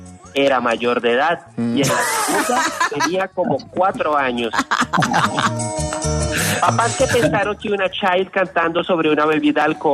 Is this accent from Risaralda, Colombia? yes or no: yes; Santa Rosa de Cabal, Risaralda, Colombia; born there; Siempre quise ser gringo, pero nací en Holy Flower, Female Colombian Politician. Holy Flower of Female Colombian Politician, es decir, Santa Rosa de Cabal.